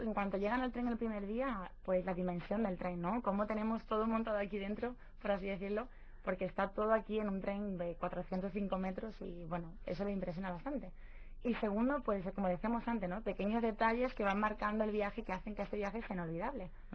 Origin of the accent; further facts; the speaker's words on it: Andalusia, Spain; Claro, yo que soy andaluza